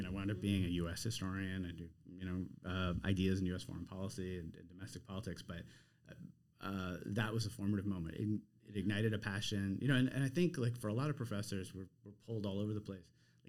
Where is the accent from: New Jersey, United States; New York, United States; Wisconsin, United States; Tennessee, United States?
New York, United States; New York City; So I grew up, born and raised in New York City.